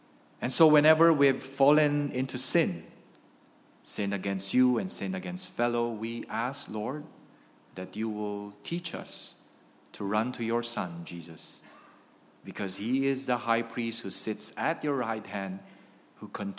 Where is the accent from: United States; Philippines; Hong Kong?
Philippines; So I grew up in the Philippines, and every Holy Week, I witnessed men and women perform penance.